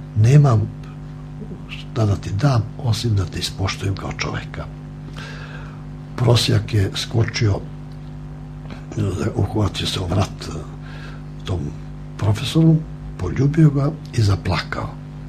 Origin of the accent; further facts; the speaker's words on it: Aleksinac, Nišava District, Serbia; kao što nosim moje selo, dakle sam rodom kod Ribarske banje, čak više nosim nego Aleksinaca, sam od Aleksinaca